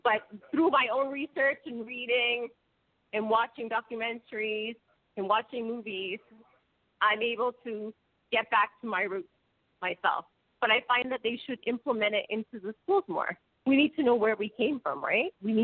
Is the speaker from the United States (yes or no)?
no; Canada; So, like, I'm from Canada. We need to take care of the issues that are happening here